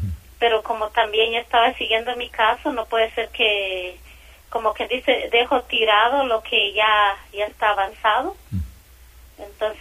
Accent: Guatemala; como guatemalteca y mujer indígena

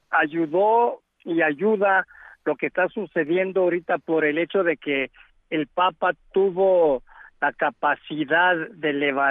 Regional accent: El Paso, Texas, United States; Soy oriundo del Paso

